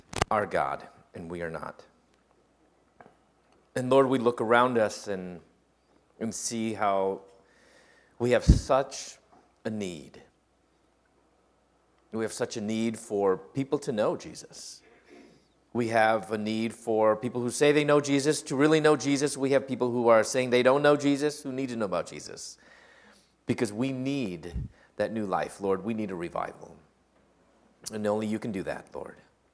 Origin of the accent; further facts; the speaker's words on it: Chicago, Illinois, United States; moved away as an adult; In my early 20s, I'm from Chicago. I moved to Louisville, Kentucky.